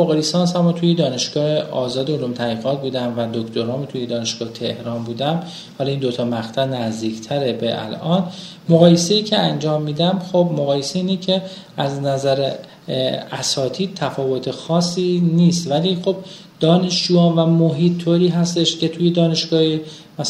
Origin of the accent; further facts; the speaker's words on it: Hamadan, Iran; من متولد 12 اسفند 51 هستم. در شهر همدان به دنیا اومدم، در یه خانواده فرهنگی که پدر مادرم معلم هستن به دنیا اومدم.